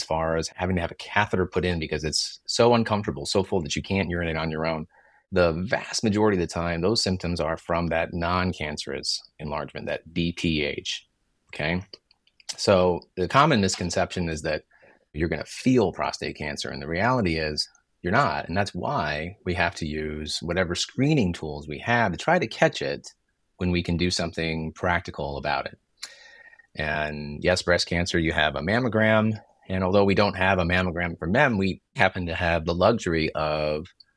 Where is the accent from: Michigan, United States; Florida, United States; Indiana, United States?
Indiana, United States; Valparaiso; So I'm actually originally from Indiana, very near Chicago. I grew up in a small town called Valparaiso